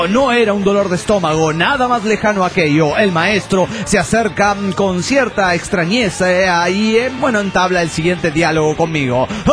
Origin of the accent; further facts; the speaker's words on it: Hermosillo, Sonora, Mexico; now in Spain; de Hermosillo, Sonora, México, residiendo en el sur de España.